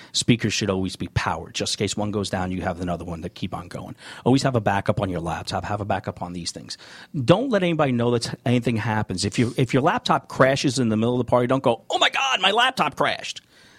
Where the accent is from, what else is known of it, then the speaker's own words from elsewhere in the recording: New York, United States; And the bride picked me because I was from New York